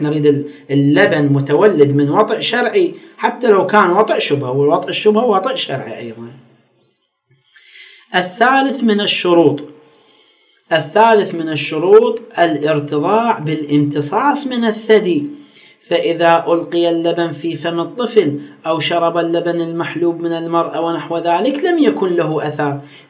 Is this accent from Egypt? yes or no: no; Iraq; ايش قد صارت عندنا بالعراق، بالنسبه للعراق